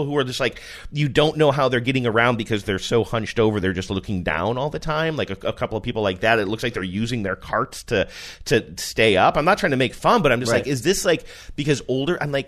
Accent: Midwest, United States; also born or lived in New Hampshire; You know, I'm from the Midwest and spent a lot of time in New Hampshire.

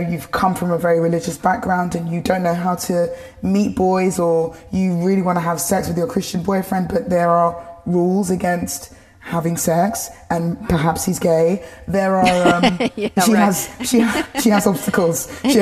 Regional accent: Tower Hamlets, London, United Kingdom; I grew up in Tower Hamlets, a borough, a neighboring city of London, on a housing association council estate.

